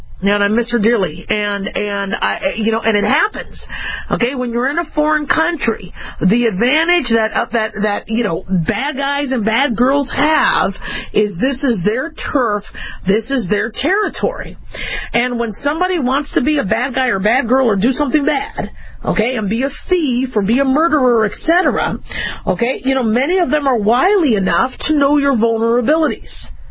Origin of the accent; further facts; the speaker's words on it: Las Vegas, Nevada, United States; I grew up in Las Vegas, Nevada. So I knew this city pretty well